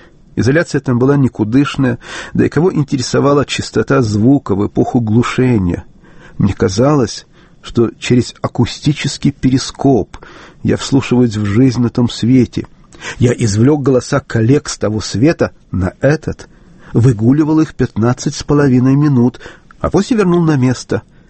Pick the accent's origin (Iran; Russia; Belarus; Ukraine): Ukraine; Chernivtsi, Chernivtsi Oblast; Я вырос в Черновцах.